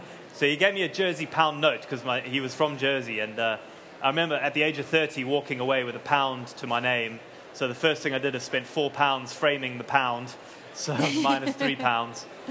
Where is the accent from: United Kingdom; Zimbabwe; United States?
Zimbabwe; I grew up on the Zambezi River in Zimbabwe.